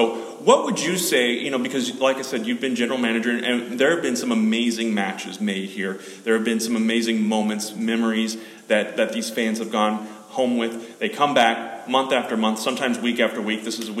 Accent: St. Louis, Missouri, United States; I grew up in St. Louis

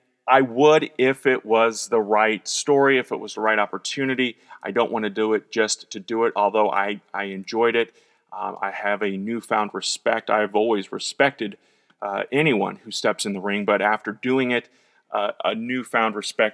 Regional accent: St. Louis, Missouri, United States; I grew up in St. Louis. So we had the NWA was on.

